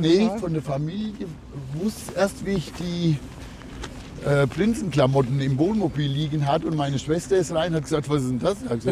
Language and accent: German; Frankfurt, Hesse, Germany; wo wir als Frankfurter normal nie reingekommen wären